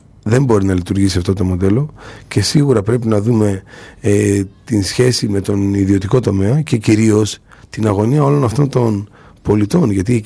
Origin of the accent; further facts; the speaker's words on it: Macedonia, Greece; Πολύ πιθανόν να δυσκολευόμαστε να πούμε ότι είμαστε Μακεδόνες.